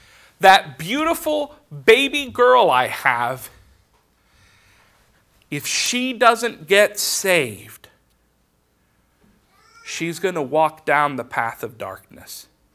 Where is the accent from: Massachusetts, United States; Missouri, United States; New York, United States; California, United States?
California, United States; I grew up in California.